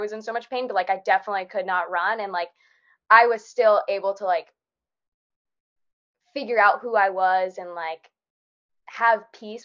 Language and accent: English; Florida, United States; which is actually in Florida, and I am from Florida.